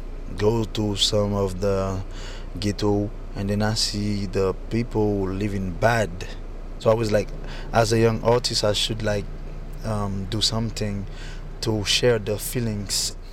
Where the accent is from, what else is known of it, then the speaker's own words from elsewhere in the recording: Port-au-Prince, Ouest, Haiti; English is a second language; Okay, I grew up in Port-au-Prince. I was born in Port-au-Prince, October 2nd, 1984.